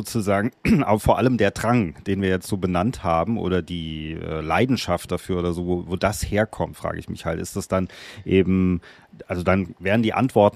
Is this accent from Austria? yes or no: no; Frankfurt, Hesse, Germany; ich komme in der Nähe aus Frankfurt